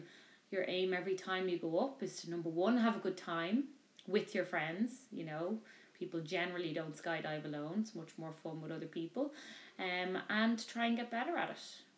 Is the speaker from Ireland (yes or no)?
yes; Ireland; I am Irish. I've lived in Ireland my whole life.